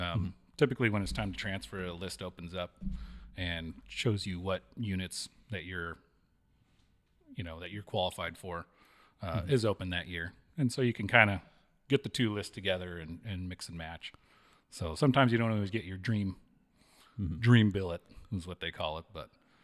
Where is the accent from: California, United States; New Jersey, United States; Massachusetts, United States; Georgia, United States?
California, United States; Bellflower; So I grew up in Southern California, a town called Bellflower, which is right outside of Long Beach.